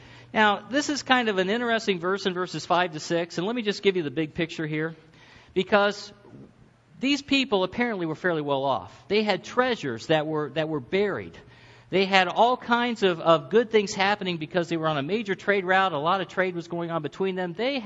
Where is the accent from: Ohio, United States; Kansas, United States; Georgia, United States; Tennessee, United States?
Ohio, United States; Now, I was a guy from Ohio in an Amish-type area.